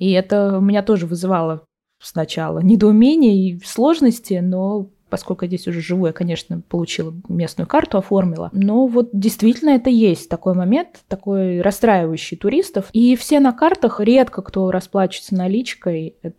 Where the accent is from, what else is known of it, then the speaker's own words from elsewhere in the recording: India; now in Netherlands; Я росла сама в Индии